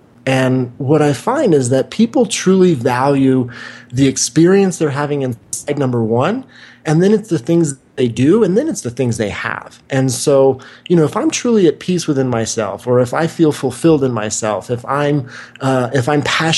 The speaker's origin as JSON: {"language": "English", "town": "Wichita", "region": "Kansas", "country": "United States", "tie": "born or raised there", "also_born_or_lived": "Santa Monica, California", "said": "in, you know, Santa Monica, where I lived for 10 years, or where I grew up in Wichita, Kansas."}